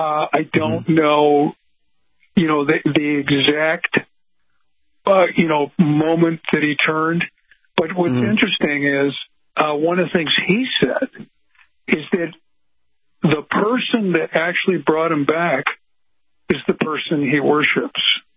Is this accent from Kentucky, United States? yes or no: no; Chicago, Illinois, United States; Walter Payton being the legendary running back from my hometown, the Chicago Bears.